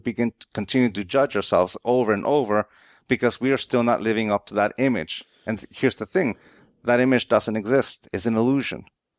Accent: San Diego, California, United States; I was born and raised in San Diego.

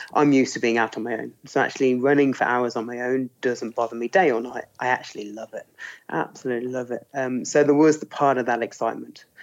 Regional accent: Birmingham, West Midlands, United Kingdom; I grew up in Birmingham, which is a big city in the middle of the UK, about as far away from the mountains as you can.

